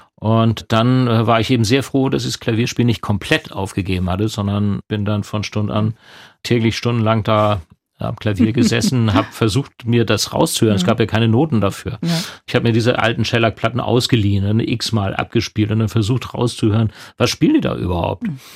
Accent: Germany; Als Deutscher, Weißer und dann schwarze Musik können wir sowieso nicht.

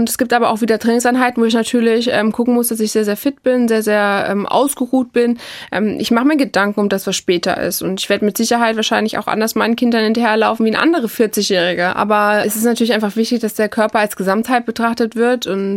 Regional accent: Hesse, Germany; born there; gerade im Bereich Edersee fühle ich mich sehr, sehr wohl, um einfach auch mal abzuschalten und ja, in meiner Geburtsstadt einfach auch mal Zeit zu verbringen.

